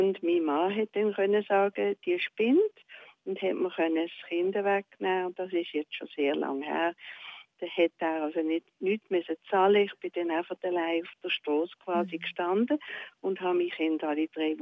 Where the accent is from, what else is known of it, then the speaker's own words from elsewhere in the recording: England, United Kingdom; Es ist ja so, ich bin auch in England aufgewachsen